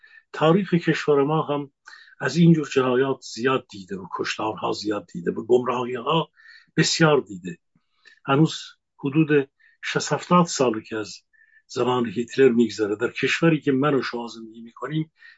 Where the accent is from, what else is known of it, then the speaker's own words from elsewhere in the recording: Iran; moved away; در جایگاه خودم به عنوان یک ایرانی امروز، درسته که فرسنگ ها فاصله دارم